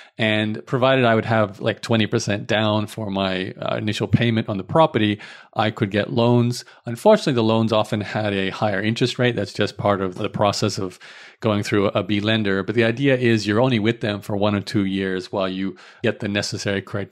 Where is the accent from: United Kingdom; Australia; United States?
Australia; now in Canada; I came to Canada from Australia. I have a passport for both countries, but I have no tax record here in Canada.